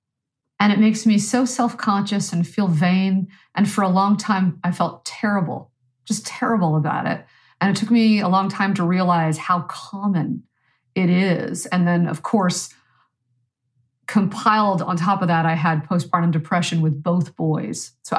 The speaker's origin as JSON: {"language": "English", "country": "Canada", "said": "because I'm Canadian."}